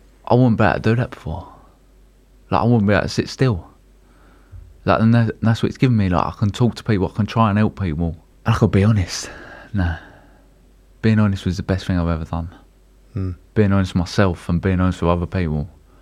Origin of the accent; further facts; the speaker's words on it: Dagenham, London, United Kingdom; I grew up in Dagenham, Essex.